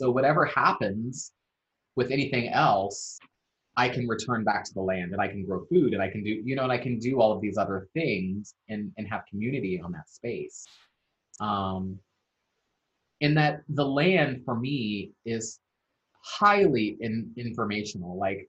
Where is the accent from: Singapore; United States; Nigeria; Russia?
United States; Maryland; also born or lived in Ohio; I'm of Maryland, and I am of Ohio, because we carry those things with us.